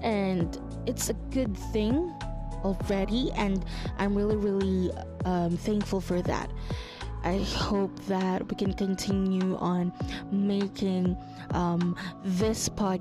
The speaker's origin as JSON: {"language": "English", "country": "Philippines", "first_language": "Tagalog", "second_language": "English", "said": "I'm not going to only talk in my native language, but also I'm still gonna try to say my thoughts in English or give it in a Taglish way."}